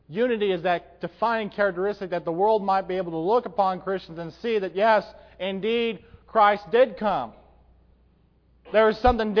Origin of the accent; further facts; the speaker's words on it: Oregon, United States; But I know, growing up in Oregon, those summer mornings, you had about an hour or so after you woke up that it was cool